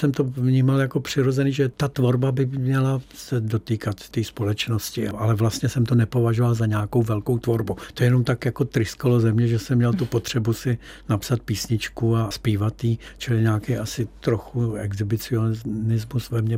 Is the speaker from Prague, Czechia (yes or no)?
yes; Prague, Czechia; tak já jsem se narodil u Pohořelce, tak moje dětství jsem trávil na tom Pohořelci, na té dlažbě